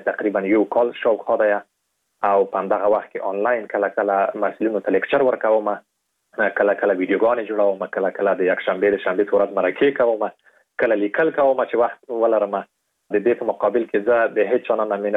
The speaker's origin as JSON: {"language": "Pashto", "country": "Afghanistan", "said": "زه د افغانستان یم"}